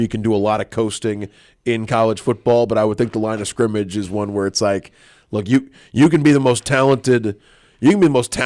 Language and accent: English; Destin, Florida, United States; You know, I'm an okay swimmer. Like, growing up in Destin for all the beach.